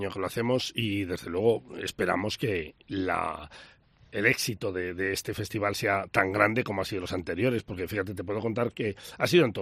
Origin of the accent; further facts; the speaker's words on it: Valladolid, Castile and León, Spain; a pesar de que yo soy vallisoletano, y quiero muchísimo Valladolid